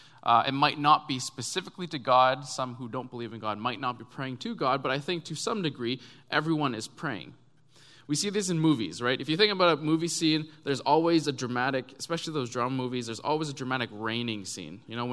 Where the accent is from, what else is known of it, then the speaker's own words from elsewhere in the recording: Canada; For someone like me growing up in Canada